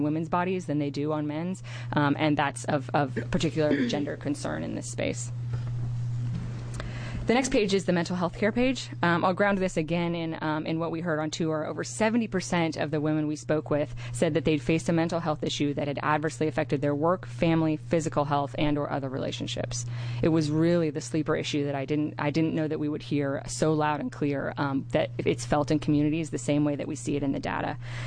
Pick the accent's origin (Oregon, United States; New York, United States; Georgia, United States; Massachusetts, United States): Oregon, United States; Ashland; now in Portland, United States; and we know I'm from Southern Oregon. I was born and raised in Ashland, and now I live in Portland